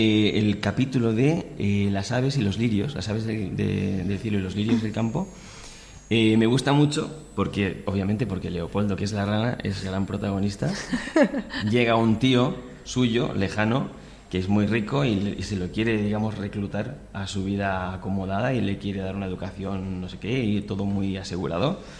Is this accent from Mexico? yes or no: no; Chile; now in Spain; como extranjeros, que nosotros somos de Chile